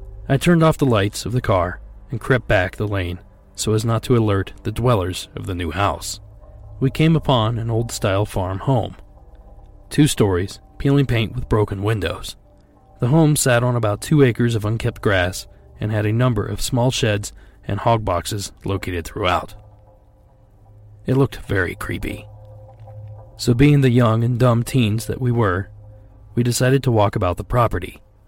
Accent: Ohio, United States; The following comes to us from Sean in my home state of Ohio.

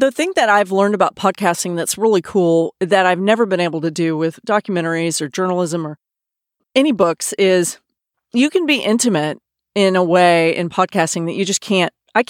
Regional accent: Austin, Texas, United States; I grew up in Austin, Texas, where I am now, but went several places in between coming back here.

